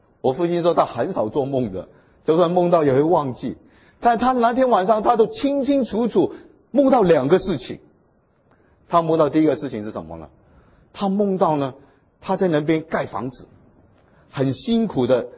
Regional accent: China

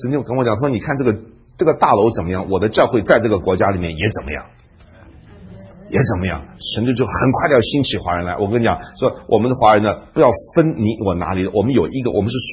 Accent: Taiwan; now in United States; 我在台湾的时候我是外省人。我在美国的时候我是中国人。

